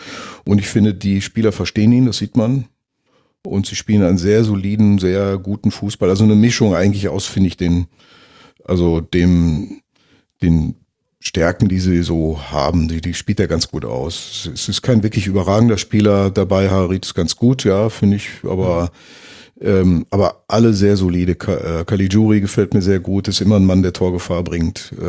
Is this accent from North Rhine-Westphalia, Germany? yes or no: yes; North Rhine-Westphalia, Germany; Ich komme ja aus der Nähe von Schalke